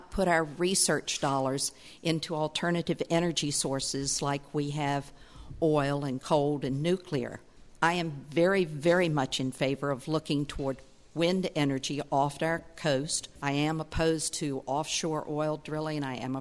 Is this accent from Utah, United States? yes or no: no; Virginia, United States; I grew up in Virginia. And I know the nightmare that toll roads can create